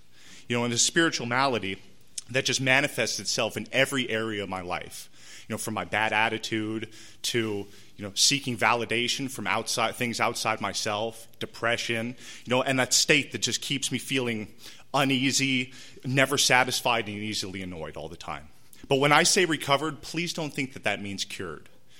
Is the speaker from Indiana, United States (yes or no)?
no; Rancho Penasquitos, California, United States; I'm not here to report to you that I'm an alcoholic because I grew up in Rancho Penasquitos and we had some money.